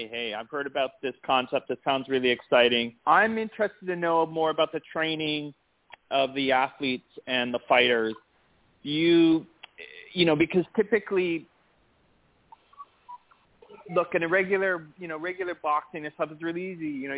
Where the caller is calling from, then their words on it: Los Angeles, California, United States; Yeah, hey … from Los Angeles.